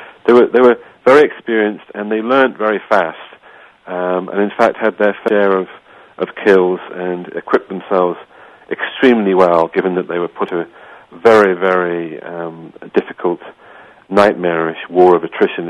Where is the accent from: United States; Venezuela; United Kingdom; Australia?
United Kingdom; hey, you know, I'm a Brit.